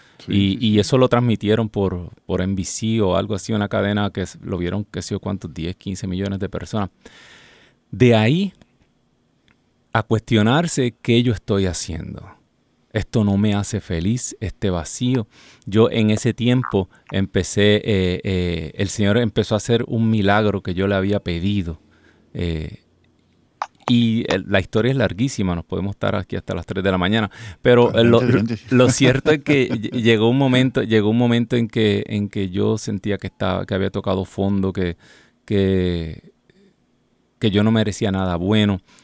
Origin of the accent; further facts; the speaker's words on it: Puerto Rico; Nosotros pues sacamos un disco independiente en Puerto Rico, soy puertorriqueño. Nunca había vivido en los Estados Unidos más que un corto tiempo cuando tenía 16 años.